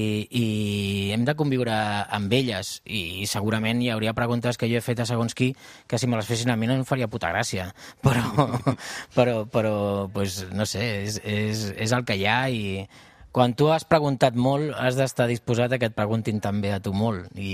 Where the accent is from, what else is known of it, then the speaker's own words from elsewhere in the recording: Catalonia, Spain; Hi ha diversos del programa que som del Baix Llobregat